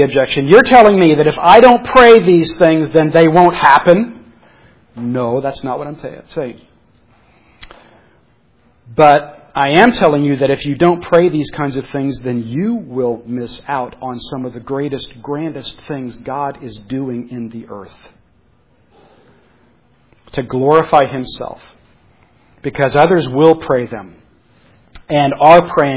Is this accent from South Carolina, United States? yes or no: yes; South Carolina, United States; Sorry, I'm from South Carolina.